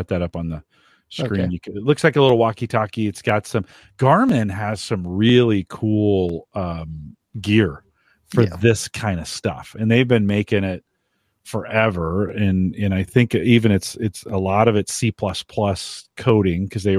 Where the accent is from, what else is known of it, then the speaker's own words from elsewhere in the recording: California, United States; I grew up in Silicon Valley, where it all started, right, on the tech side of things.